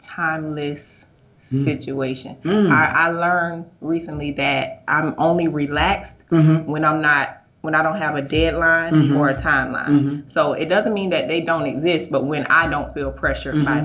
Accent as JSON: {"language": "English", "town": "Palmetto", "region": "Florida", "country": "United States", "tie": "born or raised there", "also_born_or_lived": "Bradenton", "said": "I'm from Palmetto."}